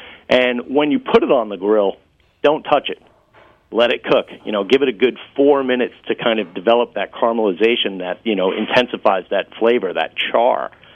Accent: New York, United States; for those New Yorkers who don't know, and I'm from New York, so, you know, I'm not judging.

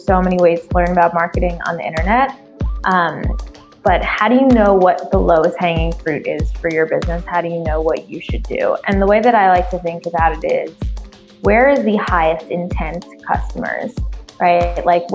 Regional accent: New York, United States; that was kind of the first time that I'd ever seen the tech startup world in person, since I'm from New York.

